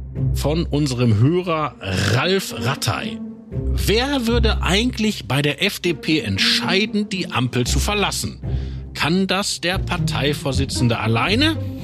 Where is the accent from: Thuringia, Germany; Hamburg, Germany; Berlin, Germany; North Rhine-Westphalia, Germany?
North Rhine-Westphalia, Germany; Wanne-Eickel; Ich meine, ich komme ja daher, aus Wanne-Eickel. In dem Wahlkreis, wo ich Kind war, in 80er Jahren